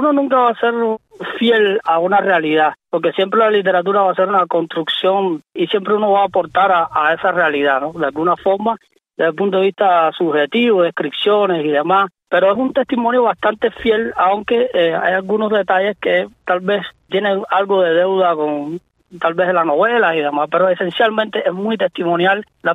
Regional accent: Cuba; moved away; ya yo tenía la idea de escapar de Cuba.

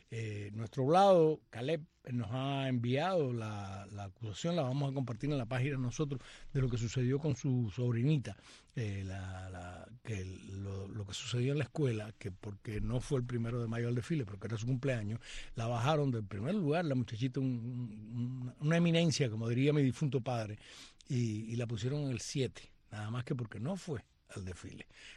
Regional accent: Cuba; Soy una cubana del bien y no para el mal.

